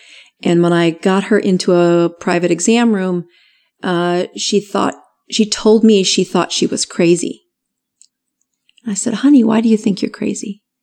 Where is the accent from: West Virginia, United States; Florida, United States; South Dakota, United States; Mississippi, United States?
South Dakota, United States; So I had gotten back to my home state, and in South Dakota, we have four of the poorest counties in America in my state.